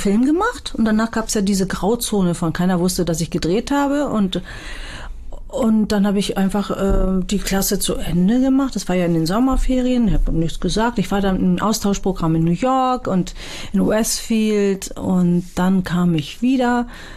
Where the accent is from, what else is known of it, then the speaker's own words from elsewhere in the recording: Hamburg, Germany; trotzdem würde ich Hamburg als meine Heimat bezeichnen.